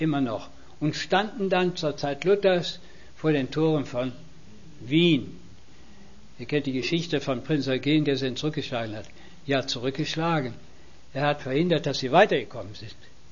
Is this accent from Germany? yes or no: yes; Bergneustadt, North Rhine-Westphalia, Germany; In meiner Heimatstadt, Bergneustadt, da kümmere ich mich nicht drum.